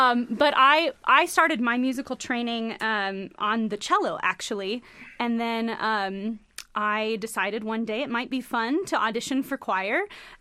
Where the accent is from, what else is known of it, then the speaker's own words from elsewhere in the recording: Houston, Texas, United States; I'm from Houston.